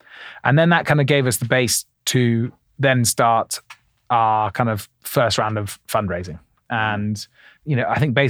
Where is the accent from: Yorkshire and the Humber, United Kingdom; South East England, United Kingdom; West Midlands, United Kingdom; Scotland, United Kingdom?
South East England, United Kingdom; Oxford; I grew up in Oxford, so I didn't grow up in London